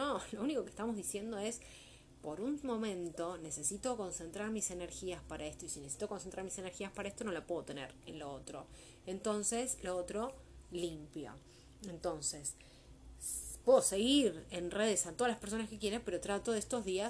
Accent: Argentina; porque bueno, en el banco es complicado siendo argentino

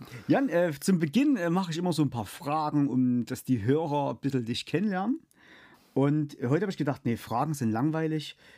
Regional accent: Saxony, Germany; wir versuchen trotzdem beide, ich als Sachse, er als Schwabe, so gut Hochdeutsch zu reden, dass man uns versteht.

